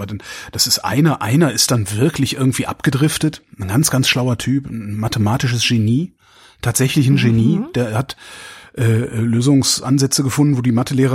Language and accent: German; Cologne, North Rhine-Westphalia, Germany; Und ich bin aufgewachsen im Rheinland. Also das ist in der Köln, also praktisch in Köln.